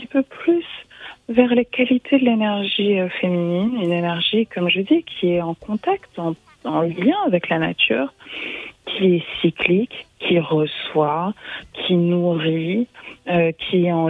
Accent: Paris, Île-de-France, France; moi je suis née, j'ai grandi à Paris, même si je suis d'origine africaine

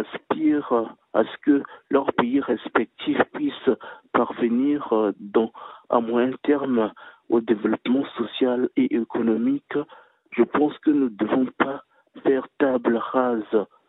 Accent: Republic of the Congo; Bonjour, je suis du Congo Brazzaville et de la République du Congo pour le plus simplement possible.

